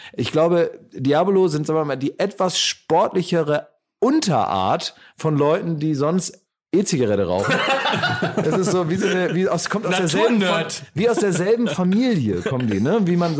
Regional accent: Berlin, Germany; aber da fällt es uns natürlich auf hier als Berliner.

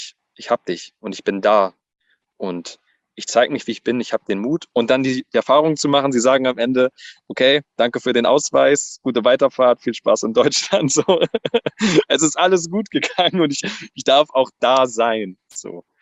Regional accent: Lucerne, Switzerland; Ich komme aus Luzern

